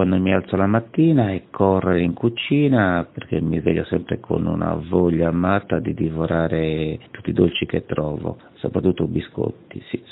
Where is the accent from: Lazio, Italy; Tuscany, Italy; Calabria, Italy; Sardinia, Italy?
Sardinia, Italy; Cagliari; Di solito di pomeriggio, da buon cagliaritano mi piacerebbe fare somme gamma, cioè il riposino pomeridiano